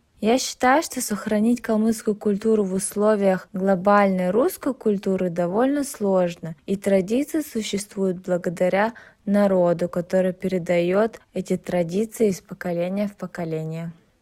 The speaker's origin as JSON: {"language": "Russian", "region": "Kalmykia", "country": "Russia", "said": "мне 28 лет, и я калмычка. Калмыки – это единственный народ в Европе, основной религией которого является буддизм. У нас также есть свой язык – калмыцкий"}